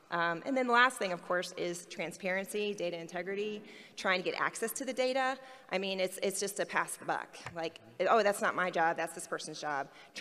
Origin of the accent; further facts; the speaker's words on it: Missouri, United States; I'm actually originally from Missouri, so I feel like it's like a homecoming.